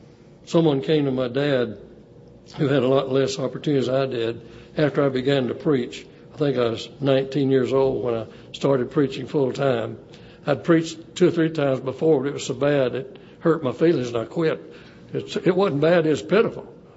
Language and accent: English; Sherman, Texas, United States; walking down Main Street in my hometown of Sherman. It was called Travis Street, but it was the Main Street.